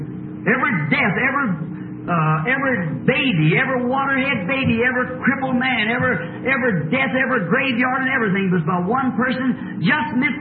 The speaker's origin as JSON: {"language": "English", "country": "Ireland", "said": "I said, Mother, we are a Catholic background. We know that, being Irish."}